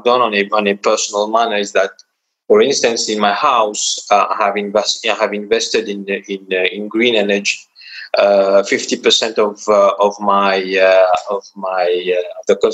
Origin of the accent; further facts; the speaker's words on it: Mauritius; English is a second language; I come from Mauritius, a small island in the Indian Ocean.